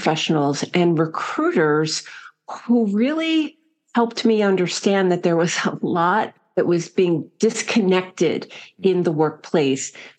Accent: New Jersey, United States; now in Florida, United States; I am originally from New Jersey, live in Florida now.

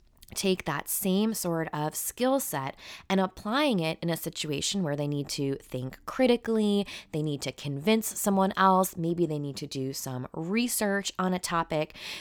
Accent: Long Island, New York, United States; now in New Jersey, United States; Now, I am a native New Yorker. I grew up on Long Island. I lived and taught in New York City, in Manhattan for a while. Now I'm on the Jersey side of the river

